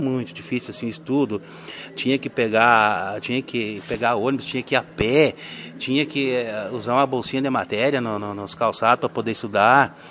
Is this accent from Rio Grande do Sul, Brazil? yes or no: yes; São Joaquim, Rio Grande do Sul, Brazil; Nós que somos cria lá do São Joaquim, né?